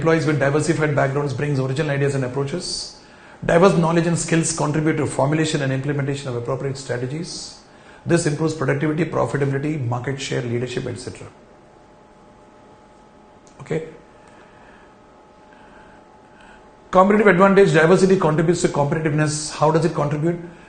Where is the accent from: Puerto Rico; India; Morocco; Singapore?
India; When I, as an Indian, is interacting with a, let's say, a Japanese